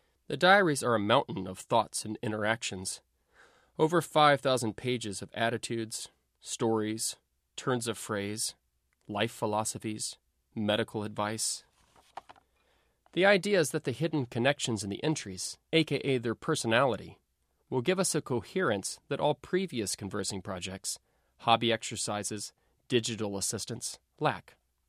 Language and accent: English; the South, United States; now in San Francisco, United States; I grew up in the South, but made my home here in San Francisco for what are called lifestyle reasons.